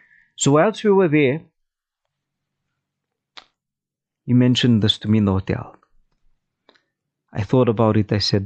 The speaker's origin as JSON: {"language": "English", "country": "South Africa", "said": "You feel uncomfortable as a South African youth, youngster."}